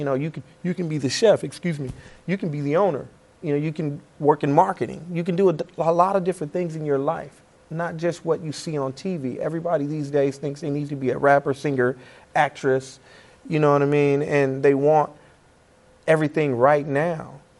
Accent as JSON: {"language": "English", "town": "Los Angeles", "region": "California", "country": "United States", "said": "I'm from Los Angeles, but I wanted to give back to the city that gave me the opportunity"}